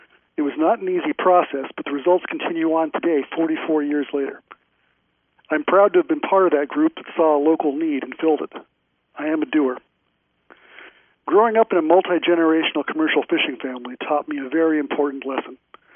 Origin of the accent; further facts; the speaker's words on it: Ketchikan, Alaska, United States; Ketchikan is my hometown